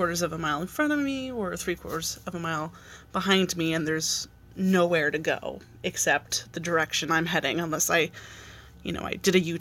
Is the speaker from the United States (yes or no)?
yes; Albany, New York, United States; I'm from Albany, New York.